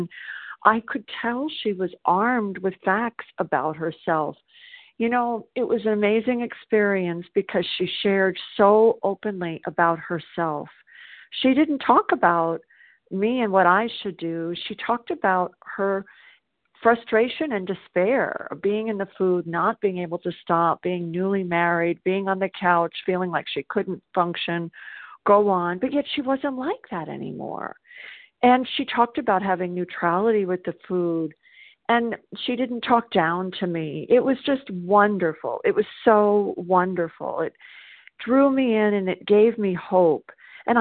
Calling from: South Carolina, United States; And I'm calling from South Carolina, and it's so nice to be back on the meeting this morning.

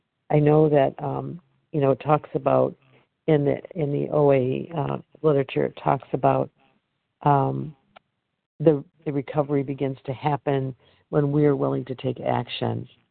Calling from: Michigan, United States; I'm calling from Michigan.

